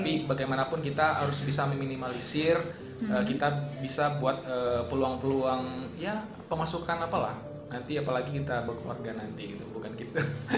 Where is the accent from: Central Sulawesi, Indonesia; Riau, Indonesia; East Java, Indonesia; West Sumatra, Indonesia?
West Sumatra, Indonesia; Batusangkar; kalau saya kan asli bukan orang Padang disebut, tapi orang Sumatera Barat. Itu kan rata-rata Sumatera. Orang perantau ya, bukan orang Padang. Tapi saya orang Batu Sangkar.